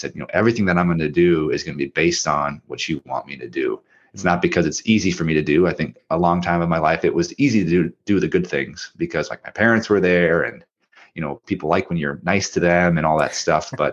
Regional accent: Minnesota, United States; And I was thinking, you know, I'm from Minnesota, like maybe it's Chicago, or, you know, maybe it's one of these regional cities.

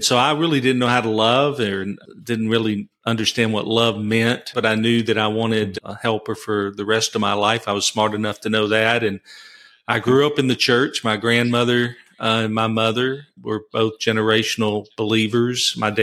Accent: China Spring, Texas, United States; Well, I was born in Waco, Texas, 65, so I'll tell my age here. I'm a young man, in my mind's eye anyway. And I grew up in a little town called China Spring.

